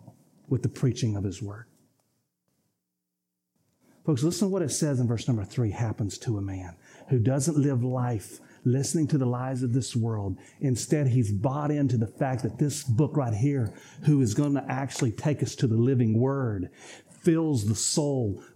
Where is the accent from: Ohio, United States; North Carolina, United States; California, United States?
North Carolina, United States; Rocky Mount; I live in a unique part of the country growing up in Rocky Mount, North Carolina.